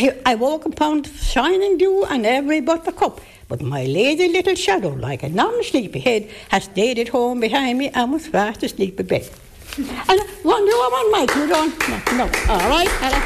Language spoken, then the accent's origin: English; Ireland; Because, honestly, I was no real scholar, but I am Irish.